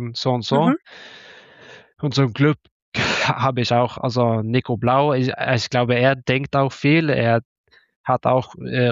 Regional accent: Tønsberg, Vestfold, Norway; German is a second language; Ja, weil ich komme aus Tönsberg und hat ungefähr so 60.000 Einwohner.

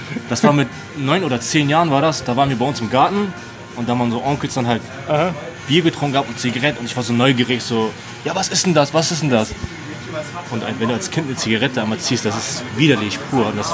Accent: Hamburg, Germany; Als Hamburger

